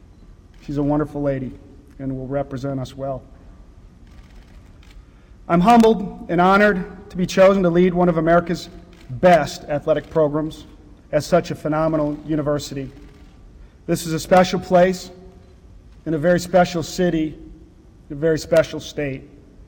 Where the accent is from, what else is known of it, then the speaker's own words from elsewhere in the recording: Wisconsin, United States; Though as a kid growing up in Wisconsin, I must admit that I had to cheer for the Badgers and, of course, the Packers.